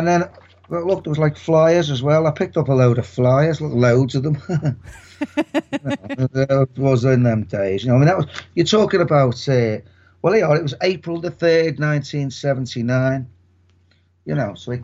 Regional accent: Liverpool, North West England, United Kingdom; Yeah, I'm from Liverpool, I am from Liverpool, yeah.

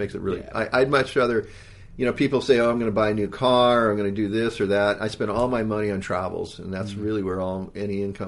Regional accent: Hawaii, United States; I think growing up in Hawaii, Hawaii's got great surf.

